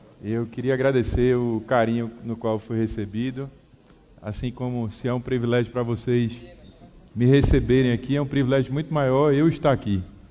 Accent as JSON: {"language": "Portuguese", "town": "Recife", "region": "Pernambuco", "country": "Brazil", "said": "eu sou de Recife"}